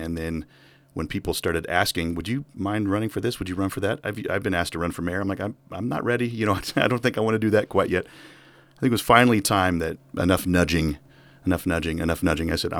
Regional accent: Wrangell, Alaska, United States; born there; And, well, I was born here in Wrangell back in the 1900s. That's where you get this massive beard, apparently.

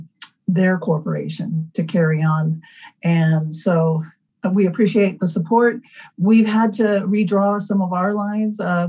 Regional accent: Petersburg, United States; I grew up in Petersburg as well. And I do have land, or I pay taxes on land there.

